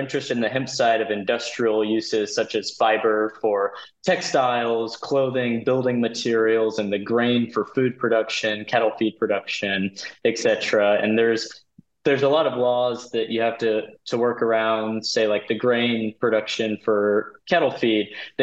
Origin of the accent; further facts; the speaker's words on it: Victoria, Texas, United States; We have a ranch down in Palacios, Texas. But I grew up in Victoria and more of the city area